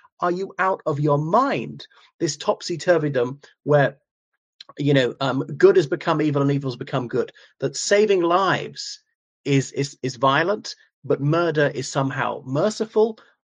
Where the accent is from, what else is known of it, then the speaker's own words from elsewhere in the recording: Ireland; from Ireland.